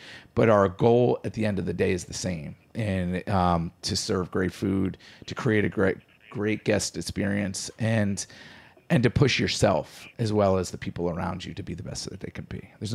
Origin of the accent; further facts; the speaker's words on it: Connecticut, United States; also born or lived in Colombia / Long Island; I'm adopted from Colombia, and I was raised by Italian Americans in Connecticut, then Long Island.